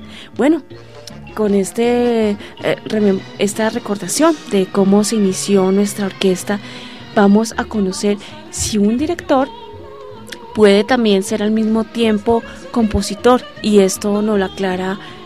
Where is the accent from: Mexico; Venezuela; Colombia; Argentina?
Colombia; nosotros como colombianos